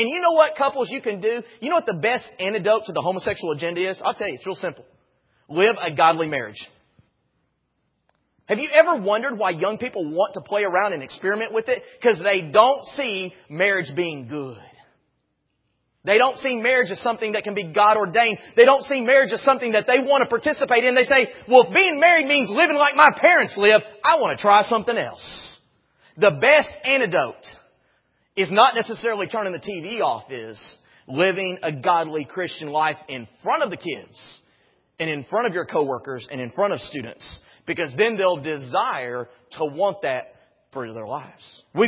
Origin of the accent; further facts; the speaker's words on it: Texas, United States; the incumbent governor for my home state back then of Texas